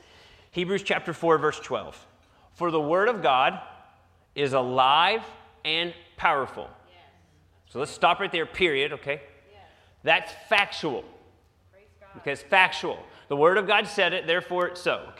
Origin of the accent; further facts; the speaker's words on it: West Virginia, United States; I'm a hillbilly from West Virginia.